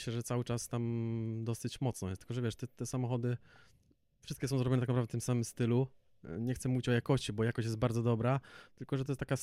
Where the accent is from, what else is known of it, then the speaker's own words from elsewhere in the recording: Pomeranian Voivodeship, Poland; a to, że pochodzę z Pomorza, tam od zawsze była mocna grupa